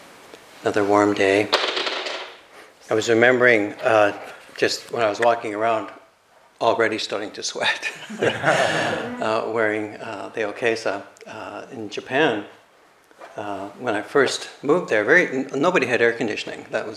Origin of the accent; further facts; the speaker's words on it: Calgary, Alberta, Canada; I grew up in Calgary, as I've mentioned. And all my travels had basically between Calgary and the Rocky Mountains, mostly.